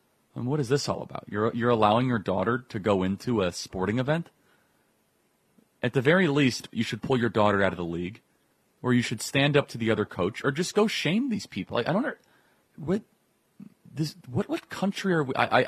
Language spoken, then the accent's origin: English; Chicago, Illinois, United States; I'm from Chicago. We don't have any of this stuff.